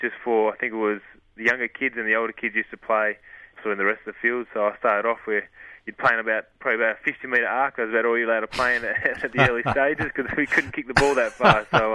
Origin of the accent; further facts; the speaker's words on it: Perth, Western Australia, Australia; I'm originally from Perth